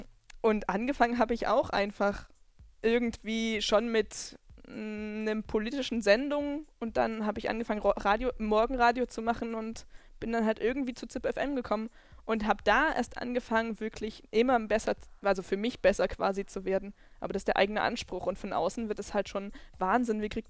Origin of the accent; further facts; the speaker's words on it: Erfurt, Thuringia, Germany; now in Freiburg, Germany; Ich komme eigentlich aus Erfurt.